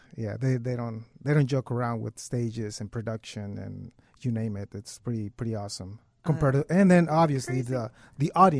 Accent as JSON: {"language": "English", "country": "Mexico", "tie": "born or raised there", "second_language": "English", "moved": "yes", "said": "pretty much like me growing up in Mexico"}